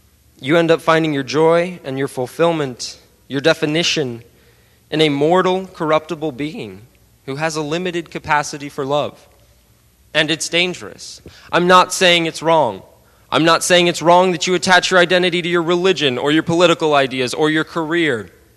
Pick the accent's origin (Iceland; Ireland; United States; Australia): United States; I say, I am American, right?